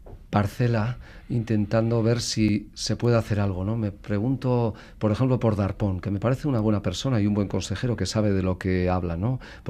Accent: Basque Country, Spain; los vascos, caristios, bárdulos y autrigones, somos muy de tribus

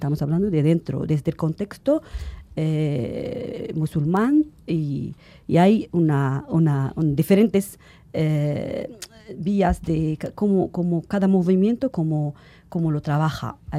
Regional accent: Morocco; muchas escritoras hoy en día en mi país, en Marruecos

